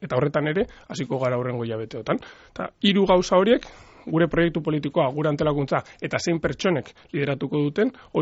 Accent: Basque Country, Spain; ni Arabarra naiz

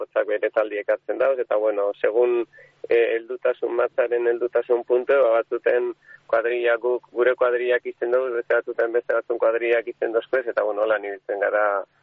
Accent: Basque Country, Spain; accent: Biscayan; gure jatorri zegu bizkaitarra gara, nire izkeran ikusten duzu arabarra baino bizkaitarra nazela

